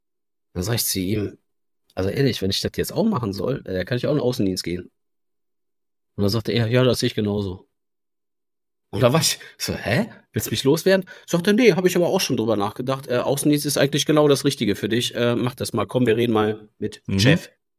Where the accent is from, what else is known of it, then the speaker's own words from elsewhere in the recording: Cologne, North Rhine-Westphalia, Germany; Ich komme ja aus Köln oder aus dem Kölner Umland, bin dann jedes Mal an die Uni Duisburg-Essen.